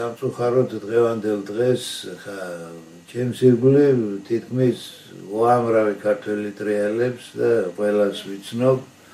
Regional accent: Tbilisi, Georgia; also born or lived in Batumi; დავიბადე ბათუმში დავიზარდე თბილისში დიდოვეში ეზოში ვისწავლე ფეხბურთის თამაში.

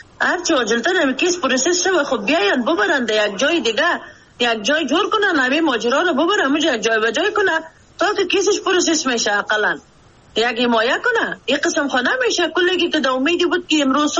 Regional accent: Mazar-i-Sharif, Balkh, Afghanistan; moved away as an adult; now in Pakistan; در یک مشکلاتی من برآمدم از مزار شریف نیمی مایگ آمدیم نیمی مایگ آمدیم

